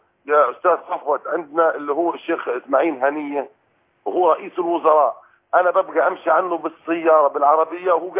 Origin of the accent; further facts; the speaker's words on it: Gaza Strip, Palestine; احنا يعني كفلسطينيين وخاصه من غزه متابعين الانتخابات في مصر